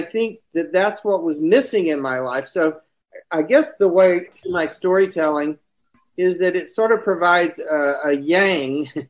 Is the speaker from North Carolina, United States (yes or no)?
yes; North Carolina, United States; I grew up in North Carolina, and I went to college in Boston